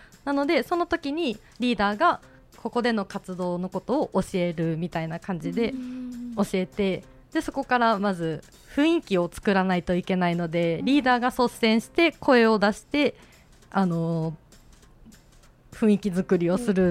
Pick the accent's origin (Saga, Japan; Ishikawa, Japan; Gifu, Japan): Gifu, Japan; now in Kyoto, Japan; 私の出身が岐阜県なので、はい、京都らしいことをしてみたいなって思って参加しました